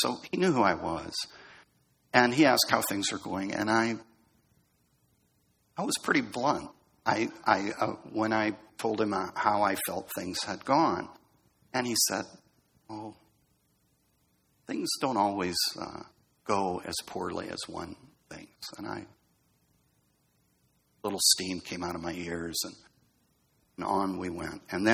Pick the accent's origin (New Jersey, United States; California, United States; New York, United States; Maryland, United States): California, United States; I grew up in Southern California, so I don't really get it at a fundamental level.